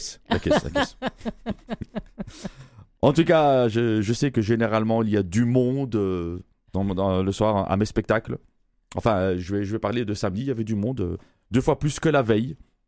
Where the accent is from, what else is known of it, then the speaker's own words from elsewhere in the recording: Belgium; en tant que Belge.